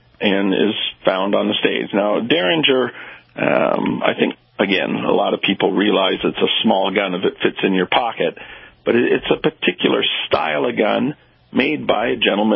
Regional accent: Canada; I'm not an American. I'm a Canadian, so my opinion really doesn't count.

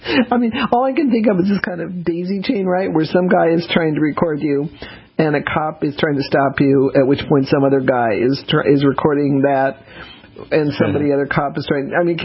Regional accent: Colorado, United States; I grew up in Colorado, although I don't have a great urge to live there anymore. It was fun growing up there.

